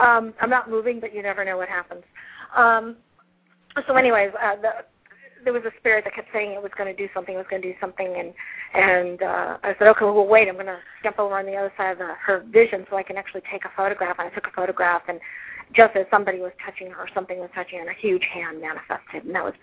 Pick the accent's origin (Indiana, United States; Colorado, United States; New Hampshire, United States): New Hampshire, United States; I grew up in New Hampshire and was always around active places